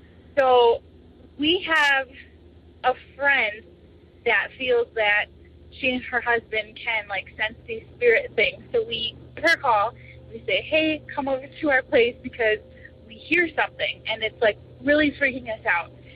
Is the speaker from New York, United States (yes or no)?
no; Chicago, Illinois, United States; I'm from Chicago, Illinois.